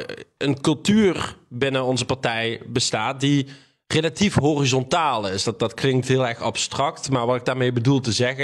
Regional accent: Maastricht, Limburg, Netherlands; Ik ben geboren en getogen in Maastricht.

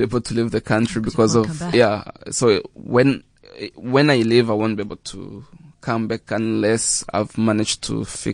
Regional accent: South Africa; not that I come from South Africa, that I have to give back to South Africa

